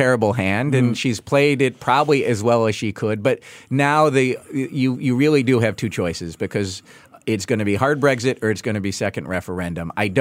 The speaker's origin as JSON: {"language": "English", "country": "United States", "said": "And it's something that, as an American, I'm, you know, frankly very jealous of."}